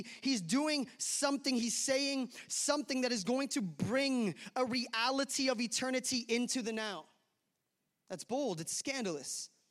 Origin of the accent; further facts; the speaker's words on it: Ontario, Canada; I am an Ontario boy, so I am Canadian. I am from Ontario